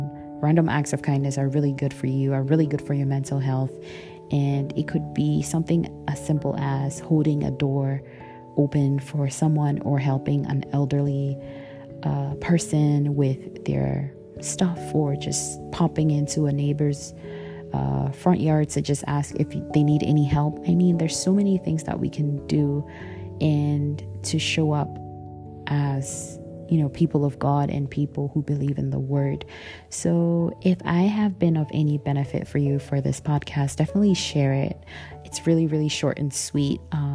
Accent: Ghana; as you all know, I come from Ghana.

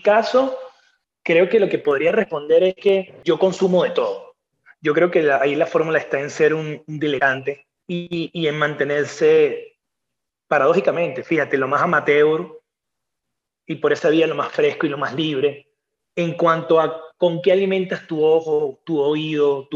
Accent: Caracas, Capital District, Venezuela; Yo agradezco mucho haber nacido en el lugar que nací, yo soy caraqueño, haberme criado en ese lugar maravilloso y generoso que es Venezuela.

